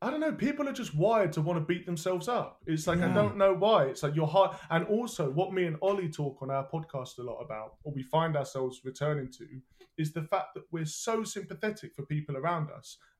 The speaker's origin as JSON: {"language": "English", "region": "England", "country": "United Kingdom", "said": "I'm English."}